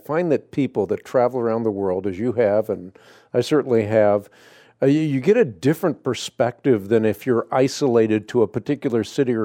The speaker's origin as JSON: {"language": "English", "country": "Netherlands", "second_language": "English", "moved": "yes", "said": "I'm Dutch. I was born in Holland, and when I go back to Holland, I just feel happy."}